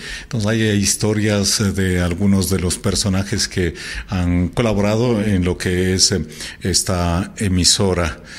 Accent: Carchi, Ecuador; born there; also born or lived in Ibarra; yo no puedo decir que viene de Ibarra y que era locutor, alguna cosa así, porque yo nací en el Carchi.

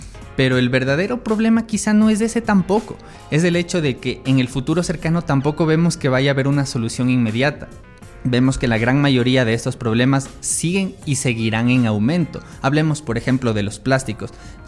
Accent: Quito, Pichincha, Ecuador; nosotros que somos de Quito pudimos experimentar la sequía en nuestra ciudad, en la capital

